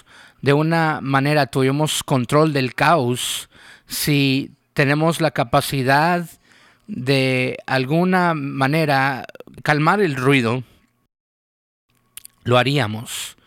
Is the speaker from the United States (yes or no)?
yes; United States; No deberíamos de vivir una vida donde como americanos trabajamos más horas que los japoneses y tomamos menos vacaciones.